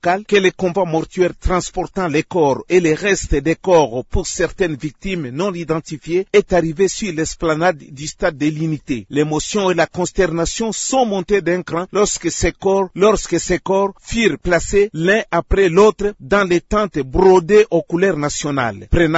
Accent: Sake, North Kivu, DR Congo; la guerre est arrivée chez nous à Sake. Nous nous sommes coincés à Goma.

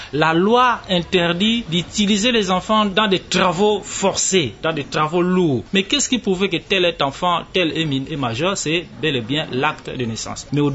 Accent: DR Congo; born there; Je suis né en RDC, j'ai obligatoirement l'identité congolaise, la nationalité congolaise.

